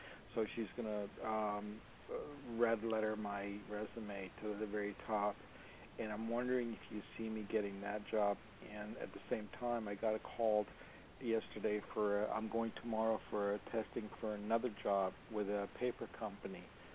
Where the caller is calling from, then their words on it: Los Angeles, California, United States; I'm in Los Angeles.